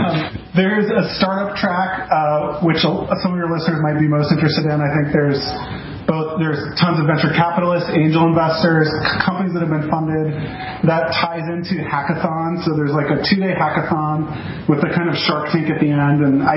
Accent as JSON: {"language": "English", "region": "Washington", "country": "United States", "said": "I'm from Washington State, so I know nothing about legalities in other states."}